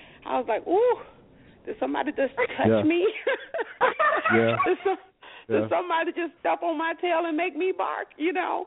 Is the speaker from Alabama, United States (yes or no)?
yes; Selma, Alabama, United States; now in Detroit, United States; I wasn't born there. I was born in Detroit. And moving to Selma at school aged, I just could not perceive it as home.